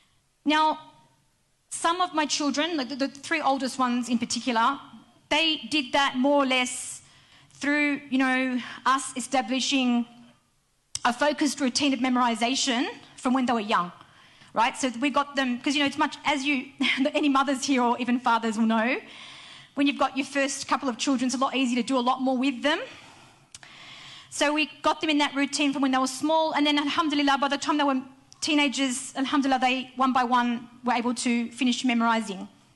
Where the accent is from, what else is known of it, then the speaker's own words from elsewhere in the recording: Australia; as an Australian revert to Islam, and not having been brought up with, you know, with Arabic at all, right? Not coming from an Arabic background